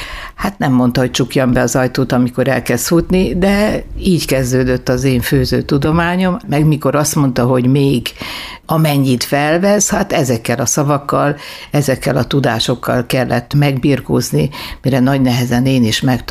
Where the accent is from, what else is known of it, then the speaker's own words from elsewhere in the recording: Kanjiža, Vojvodina, Serbia; Én észak-bácskai vagyok, magyar-kanizsai, ott születtem.